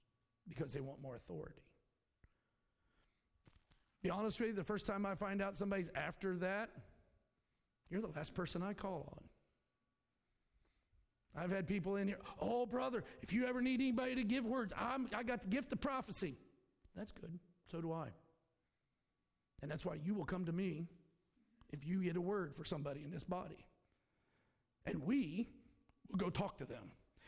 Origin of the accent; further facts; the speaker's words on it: Charleston, West Virginia, United States; born there; I was born in Kanawha County, West Virginia. Charleston, St. Thomas Hospital. But, actually it's Thomas Memorial.